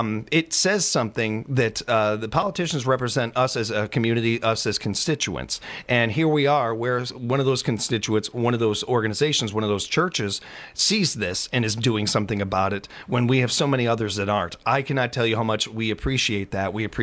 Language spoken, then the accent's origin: English; Illinois, United States; I grew up in Northern Illinois, and I know exactly what you're talking about.